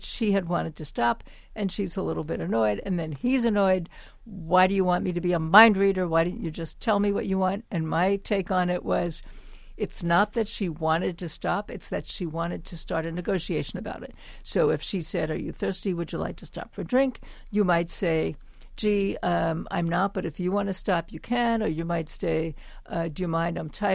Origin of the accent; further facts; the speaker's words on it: Brooklyn, New York, United States; I grew up in Brooklyn, we will often talk along as a way of showing enthusiasm.